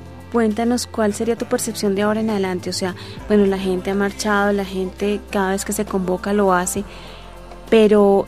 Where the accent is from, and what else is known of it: Colombia